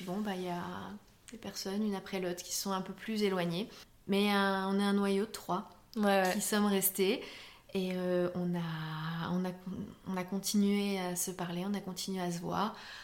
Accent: eastern France, France; Moi, je suis de l'Est de la France.

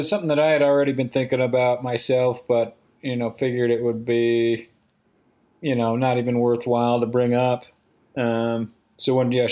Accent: Concord, Massachusetts, United States; I grew up in Concord, Massachusetts

